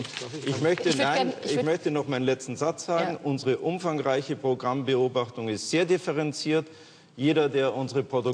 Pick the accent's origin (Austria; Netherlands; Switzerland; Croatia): Austria; Ich bin Österreicher